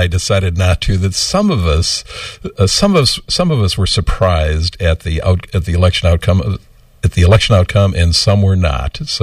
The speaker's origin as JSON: {"language": "English", "town": "Chico", "region": "California", "country": "United States", "said": "That's Tom Rudd from Chicago, and … from Chico."}